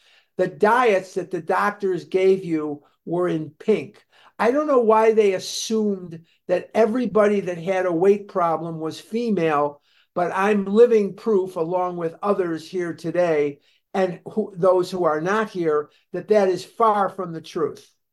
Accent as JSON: {"language": "English", "town": "Chicago", "region": "Illinois", "country": "United States", "tie": "born or raised there", "said": "I'm from born and raised in Chicago. And I'm a Devon Avenue boy. I'm from Devon Avenue. I went to Mather High School in Chicago."}